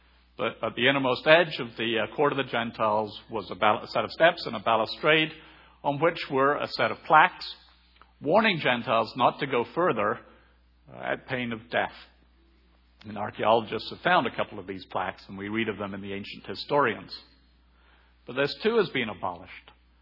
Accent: Thailand; growing up in Thailand

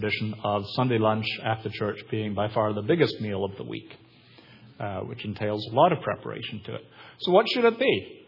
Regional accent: Scotland, United Kingdom; I come from Scotland, the land of strict Scottish Sabbatarianism.

